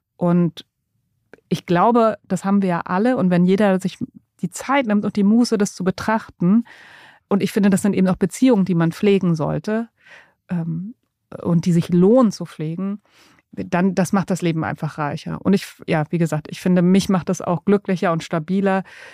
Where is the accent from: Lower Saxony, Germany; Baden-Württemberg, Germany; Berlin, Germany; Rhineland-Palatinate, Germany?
Berlin, Germany; ich komme ja aus Berlin, bin da aufgewachsen und habe auch noch ganz viele Freunde aus der Schulzeit